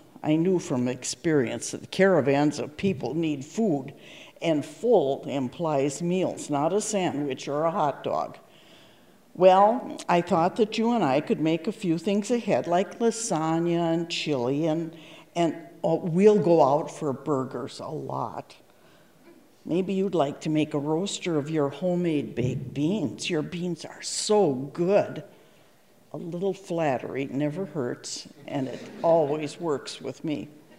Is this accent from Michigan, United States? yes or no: no; Washburn, Wisconsin, United States; I'm from Washburn.